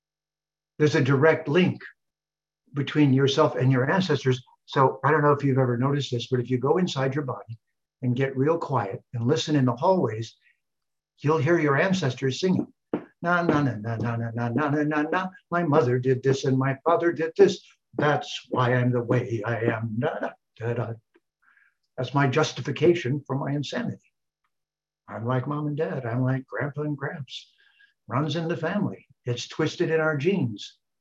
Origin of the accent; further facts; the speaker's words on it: Detroit, Michigan, United States; I'm from Detroit.